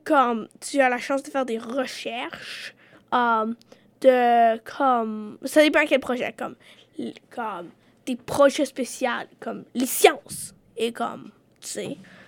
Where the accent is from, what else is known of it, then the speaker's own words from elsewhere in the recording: Chelsea, Quebec, Canada; born there; Je suis née à Chelsea. Chelsea, c'est un village, je pense, à Gatineau, au Québec.